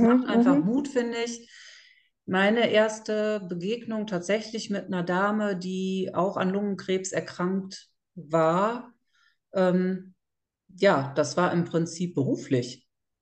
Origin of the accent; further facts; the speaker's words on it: North Rhine-Westphalia, Germany; Ich komme ja aus dem Raum Düsseldorf.